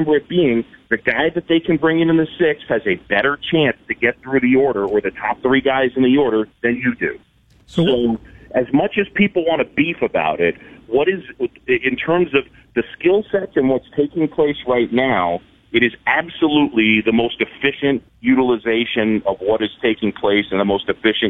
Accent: New York City, New York, United States; I grew up in New York City.

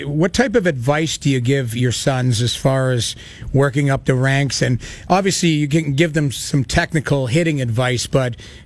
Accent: Edmonton, Alberta, Canada; I grew up in Edmonton

